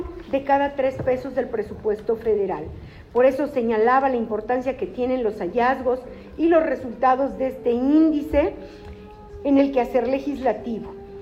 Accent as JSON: {"language": "Spanish", "region": "Tlaxcala", "country": "Mexico", "said": "podamos hacer también una presentación allá en mi tierra, en Tlaxcala"}